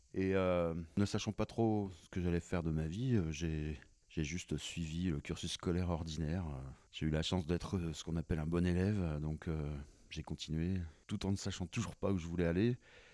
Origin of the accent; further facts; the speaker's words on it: Normandy, France; Je suis né en Normandie, en pleine campagne, au milieu des vaches, dans un tout petit village, où il y avait justement encore des vaches qui passaient dans la rue tous les soirs et tous les matins pour aller à la prairie.